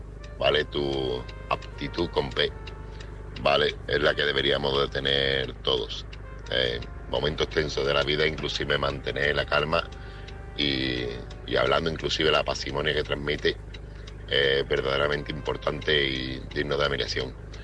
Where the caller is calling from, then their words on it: Seville, Andalusia, Spain; corresponsal de Sevilla.